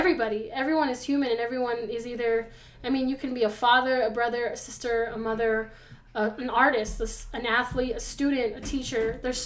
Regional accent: Albuquerque, New Mexico, United States; And growing up in Albuquerque, where it's predominantly Mexican and white and a mix of Mexican and white, I had a hard time finding where I fit in.

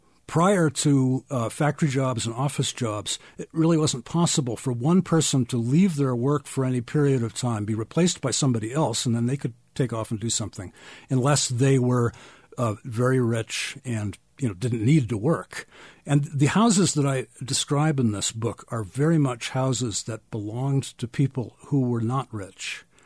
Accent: Randolph, New Hampshire, United States; The connection is because I come from New England. And as a child, I lived in Randolph, New Hampshire, and I'm very familiar with these houses.

